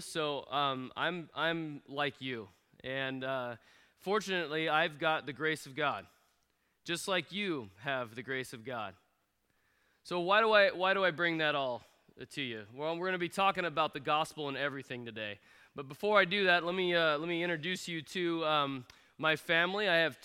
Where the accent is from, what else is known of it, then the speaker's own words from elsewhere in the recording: Creswell, Oregon, United States; I grew up in Creswell, Oregon, in a unique spot where I was surrounded by hundreds of cattle and horses.